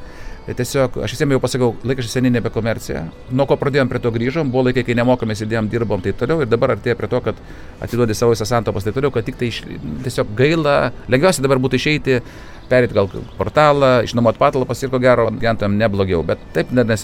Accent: Klaipėda, Klaipėda County, Lithuania; Ir aš gimiau Klaipėdoje. Ir aš jiems sakau, aš vienintelis klaipėdietis, vienintelis gimiau Klaipėdoje. Jūs visi čia atvažiavę iš kitur. Taip kad sąžiningai, esu tikras klaipėdietis.

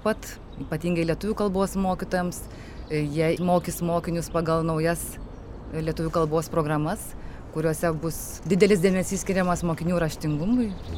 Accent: Telšiai, Telšiai County, Lithuania; Gimiau ir užaugau ir lankiau mokyklą Telšiuose.

